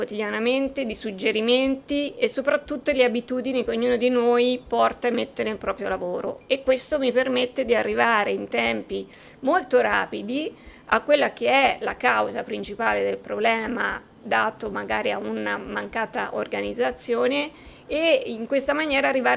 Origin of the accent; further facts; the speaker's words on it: Arezzo, Tuscany, Italy; Sono di Arezzo e quindi insomma sono felice di essere qua